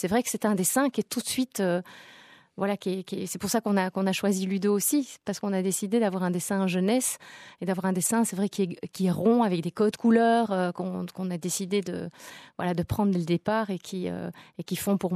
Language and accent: French; Belgium; comme on dit chez nous en Belgique, chipoté